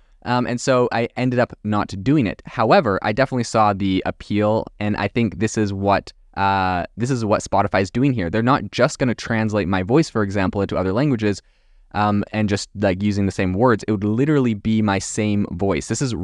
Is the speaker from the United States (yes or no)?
no; Canada; also born or lived in France; I actually speak French. I know a lot of people don't know this. I lived in France for a couple years. I'm from Canada originally, did not learn French in Canada, so I do not have a French Canadian accent.